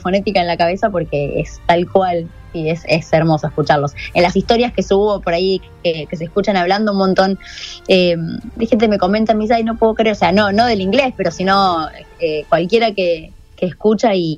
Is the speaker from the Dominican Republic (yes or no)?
no; Argentina; aparte pregunto enseguida cuando digo que soy de Argentina y algunos me dicen, ok, Argentina